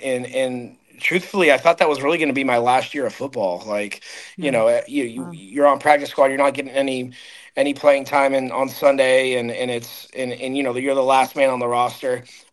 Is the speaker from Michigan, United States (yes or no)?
no; Texas, United States; I'm from Texas. I really don't play much golf.